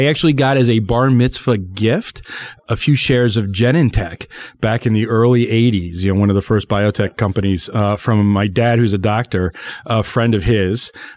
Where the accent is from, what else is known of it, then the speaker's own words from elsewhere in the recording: Virginia, United States; I grew up in Northern Virginia.